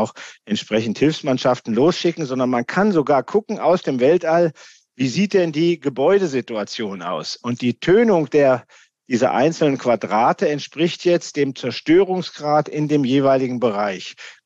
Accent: Hesse, Germany; aus dem Land, aus dem ich komme, aus Hessen

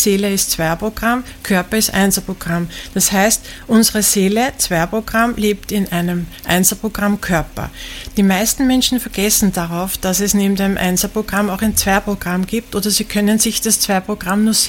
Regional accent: Austria; in meiner Kindheit gab es in Österreich nur zwei Fernsehprogramme, ORF 1 und ORF 2.

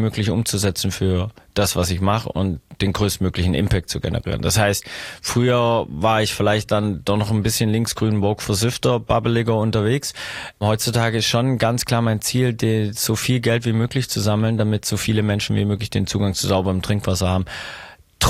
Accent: Ludwigsburg, Baden-Württemberg, Germany; Ich komme ja aus Ludwigsburg, das ist nochmal 18 Kilometer außerhalb. Das ist eine kleine 80.000er Stadt, Filmakar, daher kennt man es vielleicht und so.

